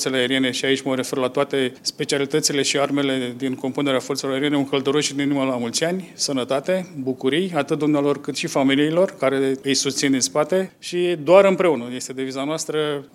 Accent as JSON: {"language": "Romanian", "country": "Romania", "said": "Suntem români, în primul rând, suntem creștini și suntem membri ai forțelor aeriene."}